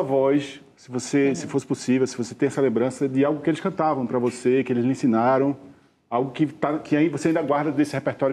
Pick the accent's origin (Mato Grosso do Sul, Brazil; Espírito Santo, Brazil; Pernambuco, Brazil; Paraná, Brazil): Pernambuco, Brazil; also born or lived in Olinda; Eu sou pernambucano, músico, morei 15 anos em Olinda.